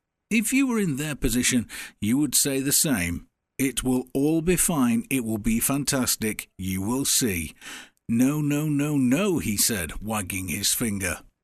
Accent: United Kingdom; You see, because we're British, and come and have a go.

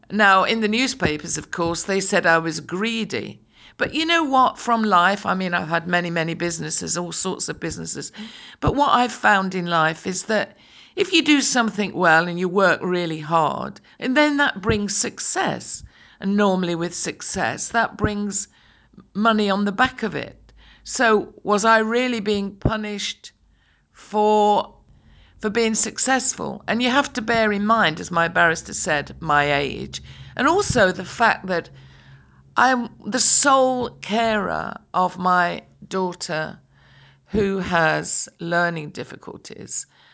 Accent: Derby, East Midlands, United Kingdom; born there; I went to a grammar school. I was born in Derby. I come from a humble background, but a very solid background.

